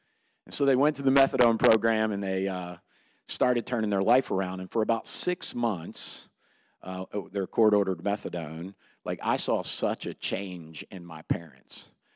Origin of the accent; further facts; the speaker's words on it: Baltimore, Maryland, United States; I'm from Baltimore. I was raised in and around. I moved a lot.